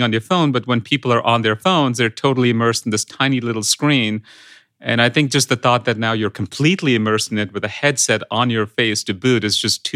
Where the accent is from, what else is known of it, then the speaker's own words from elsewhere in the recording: India; English is a second language; I grew up in India as a child of American pop culture. In fact, that's how I learned English. Like, I didn't learn it at schools.